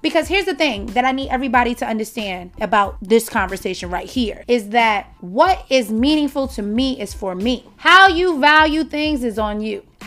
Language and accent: English; Bronx, New York, United States; I'm from the Bronx at the end of the day, okay? Yes, I've leveled up in life, but I'm still from the Bronx. I grew up struggling, fighting for mine.